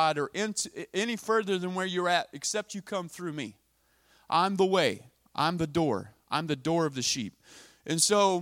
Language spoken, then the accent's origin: English; New Mexico, United States; I grew up in near Santa Fe, New Mexico, out in the desert.